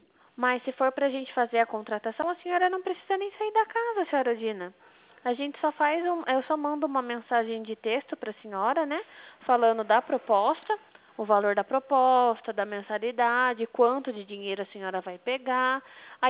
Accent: Itapetininga, São Paulo, Brazil; Na verdade, eu sou de Itapetininga.

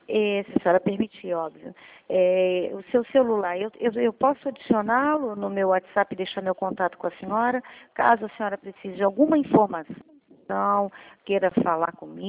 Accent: Rio de Janeiro, Brazil; Eu vivi muito em Higienópolis, né? Fui nascida e criada em Higienópolis. Depois eu fui morar na ilha, hoje eu moro na ilha.

